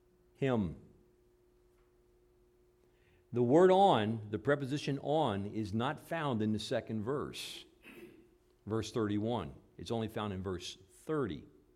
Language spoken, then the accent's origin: English; Hanover, Pennsylvania, United States; I was in my hometown of Hanover, Pennsylvania, and we went to the Doubleday Publishing Company there